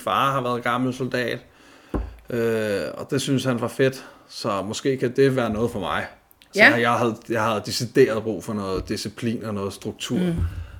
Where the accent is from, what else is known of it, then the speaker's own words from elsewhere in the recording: Farum, Capital Region of Denmark, Denmark; also born or lived in Hørsholm; Altså født i Hørsholm Hospital, okay. Opvokset i Farum, har boet der i, hvor meget har boet der, næsten 25 år, tror jeg, 25 år.